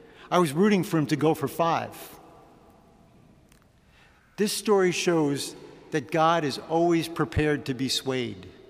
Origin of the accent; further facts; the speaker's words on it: Queens, New York, United States; Fingernail Eddie and I grew up together in Queens, New York.